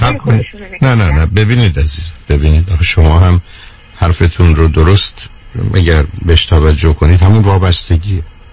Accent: Iran; به عنوان یه ایرانی

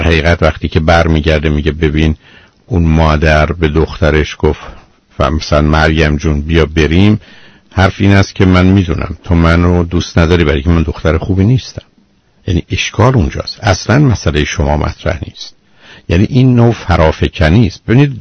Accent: Iran; ما ایرانی هستیم

